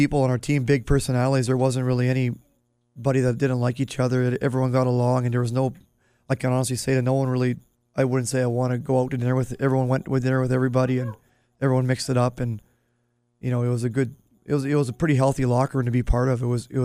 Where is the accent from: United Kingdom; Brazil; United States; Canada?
Canada; as a kid growing up in Canada, you don't get much better than that.